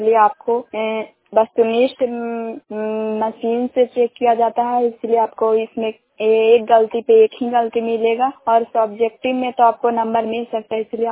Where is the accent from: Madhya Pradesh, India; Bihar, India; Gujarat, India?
Bihar, India; पंचायत शान, प्रखंड करायपुरसराय, जिला नालंदा के निवासी हूँ।